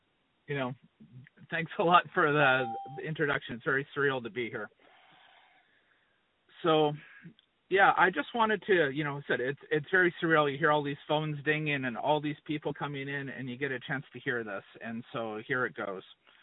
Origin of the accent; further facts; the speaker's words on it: Maple Ridge, British Columbia, Canada; So I am originally from a town called Maple Ridge, which is a suburb of Vancouver, BC. I'm a Canadian. I was born in 1973. I'm 50 years old this year.